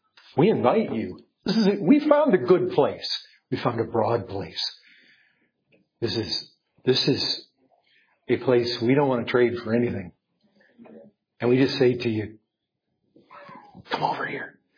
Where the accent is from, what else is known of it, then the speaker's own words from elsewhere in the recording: Texas, United States; I come from Texas, where shade is desirable.